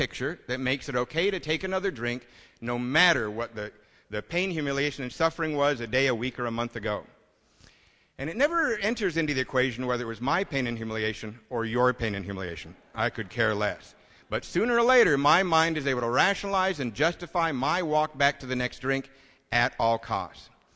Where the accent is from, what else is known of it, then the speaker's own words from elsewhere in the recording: Covina, California, United States; I'm from Covina, California, where the self-proclaimed sobriety capital of the world.